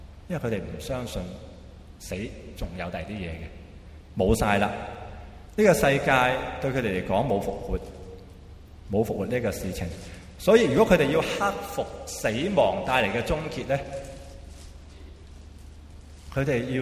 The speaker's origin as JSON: {"language": "Cantonese", "country": "China", "said": "所以呢个假设唔会系我哋中国人问出嚟嘅。"}